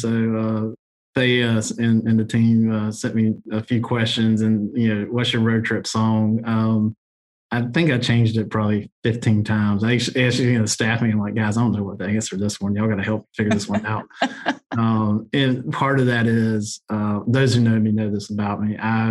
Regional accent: Georgia, United States; If you're growing up in Georgia in the mid to late 80s and early 90s, you know

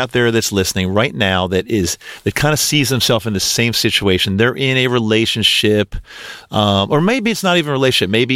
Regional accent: Baltimore, Maryland, United States; And we're both from the Baltimore area, in case you're listening and you're not sure where we're from. We're both here in the Baltimore area.

